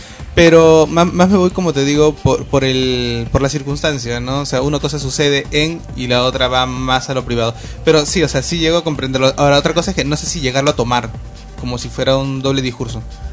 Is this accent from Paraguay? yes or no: no; Peru; Yo no soy todos los peruanos, pero soy parte de todo el grupo y no estoy a favor.